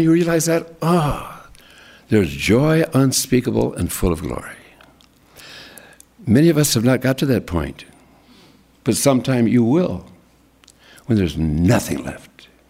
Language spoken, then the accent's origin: English; Minnesota, United States; born there; I was born in Minnesota in a family of two parents that were born again.